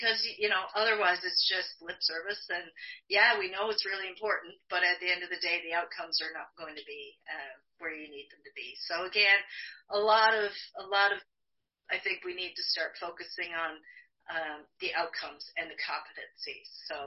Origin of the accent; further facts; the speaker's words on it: Newfoundland and Labrador, Canada; accent: Newfoundland; I do try and keep my Newfoundland accent down a bit, but occasionally when I get excited, it does come out.